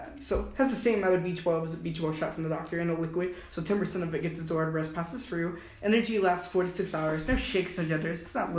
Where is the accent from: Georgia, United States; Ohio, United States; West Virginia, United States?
Georgia, United States; Atlanta; Well, the thing about it is, I grew up in Atlanta, Georgia, so that's where I was born.